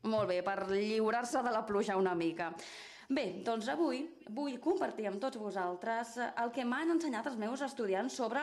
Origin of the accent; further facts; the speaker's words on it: San Francisco, California, United States; Catalan is a second language; now in Spain; Vinc de Califòrnia, San Francisco, i no havia vist la pluja en els últims 10 mesos.